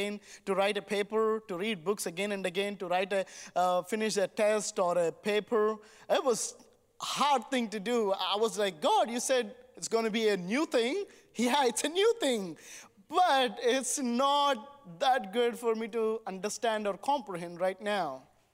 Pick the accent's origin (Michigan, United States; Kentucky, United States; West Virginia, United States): Kentucky, United States; Wilmore; accent: Kentuckian; English is a second language; And I ended up in a small little town called Wilmore, Kentucky. You can hear sometimes you get my Kentuckian accent, because that's where I learned English.